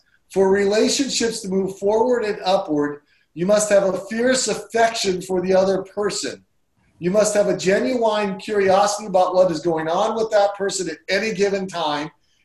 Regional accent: Hawaii, United States; now in Georgia, United States; I grew up in Hawaii and we didn't have moles. I got here to Georgia and we had moles.

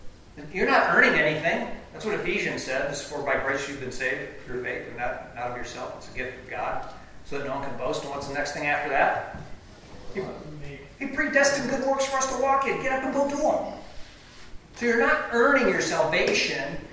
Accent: Chicago, Illinois, United States; Well, I grew up in Chicago.

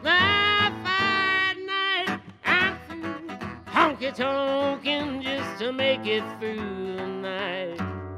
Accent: Erie, Pennsylvania, United States; born there; now in Nashville, United States; Well, I was born in Erie, Pennsylvania, many, many moons ago. I've called Nashville my home on and off for the most part for the last 30 years.

